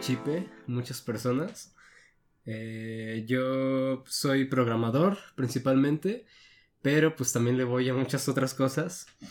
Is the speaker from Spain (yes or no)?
no; Ecuador; now in Mexico; antes pues yo soy de Ecuador. Viví en Ecuador. Me vine aquí a México en 2010.